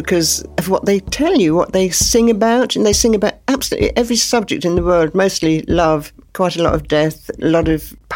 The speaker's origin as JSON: {"language": "English", "town": "Hastings", "region": "South East England", "country": "United Kingdom", "tie": "born or raised there", "said": "growing up in Hastings during the war."}